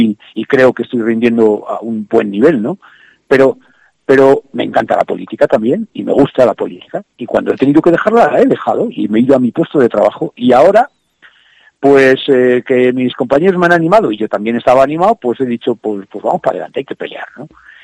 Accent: Zamora, Castile and León, Spain; nosotros, que somos zamoranos, que todos tenemos trabajo, y que aquí tenemos nuestras familias, aunque nuestros jóvenes muchos están fuera

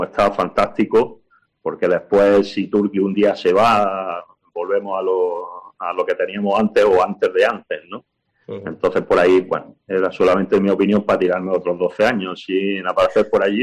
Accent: Almería, Andalusia, Spain; moved away; y al poco tiempo ya salí de Almería, y bueno, al final somos muchos los que estamos fuera

